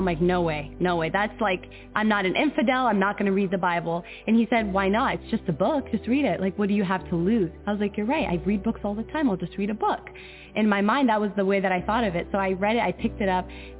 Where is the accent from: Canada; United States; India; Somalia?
Somalia; I'm from Somalia, and this is how I found the truth.